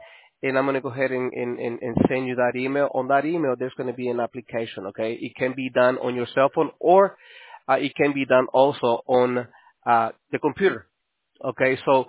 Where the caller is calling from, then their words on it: New York, United States; We are calling you from New York.